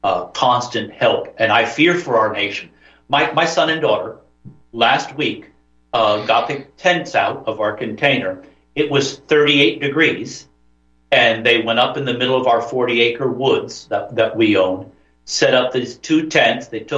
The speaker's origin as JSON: {"language": "English", "region": "New Jersey", "country": "United States", "said": "I came out the other side the victor because I'm from North Jersey."}